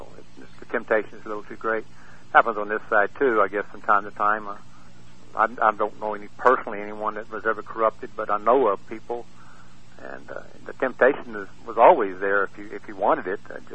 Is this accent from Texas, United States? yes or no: yes; Brackettville, Texas, United States; Actually, the sheriff of my hometown of Brackettville, Texas, was arrested for selling dope.